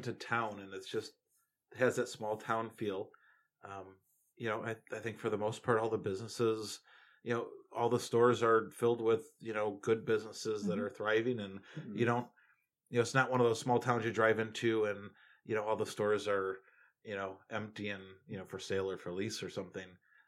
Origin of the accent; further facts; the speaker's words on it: Chicago, Illinois, United States; now in Buchanan, United States; And it's totally different from, you know, where I grew up in Chicago.